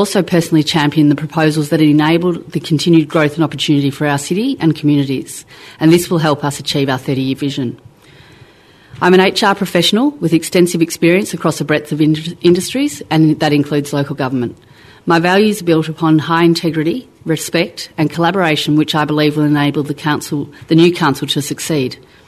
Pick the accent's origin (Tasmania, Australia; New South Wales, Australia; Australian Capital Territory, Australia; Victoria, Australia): Victoria, Australia; Geelong; I was born and bred in Geelong and my family have had strong connections with Geelong and the community.